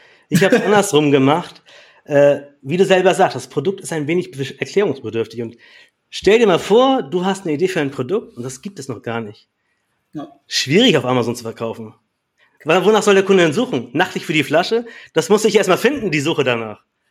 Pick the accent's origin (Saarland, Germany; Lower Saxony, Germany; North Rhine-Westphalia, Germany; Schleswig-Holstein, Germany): Schleswig-Holstein, Germany; Kiel; Also ich komme ja aus Kiel